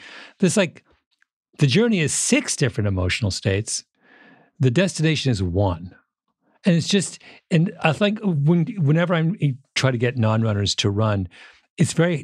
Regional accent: Canada; I grew up in Canada going running, I've gone running in minus 20 before

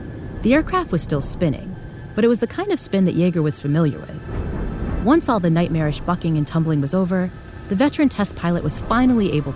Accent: United States; Wait, Tim. As you know, I'm an American. On behalf of my fellow Americans

